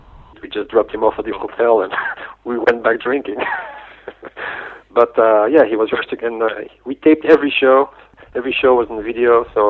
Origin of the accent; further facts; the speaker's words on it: Belgium; I was like the only guy from Belgium.